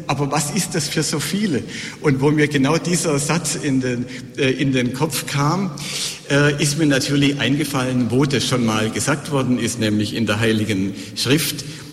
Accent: Bavaria, Germany; Ich komme aus dem Bistum Augsburg.

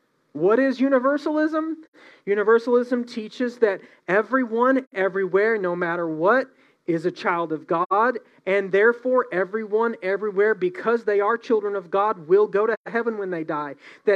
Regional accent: Odesa, Odesa Oblast, Ukraine; I'm from Odessa and they don't teach us to, you know, create distinctions between our words.

